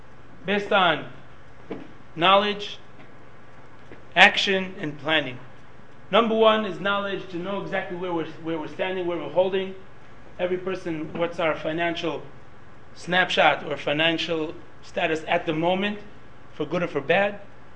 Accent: Israel; English is a second language; sorry about my English, I was born and raised here in Israel, so.

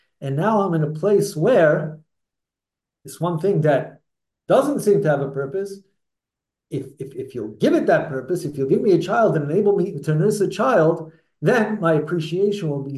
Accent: Brooklyn, New York, United States; And someone said to me, oh, where are you from? Brooklyn, Flatbush. So I went to Rav Avigdor Miller's shul, grew up in his shul.

